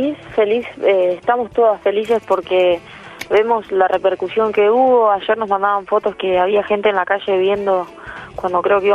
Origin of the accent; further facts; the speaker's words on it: Tandil, Buenos Aires Province, Argentina; me llevaron a la primera escuelita en Tandil, soy de Tandil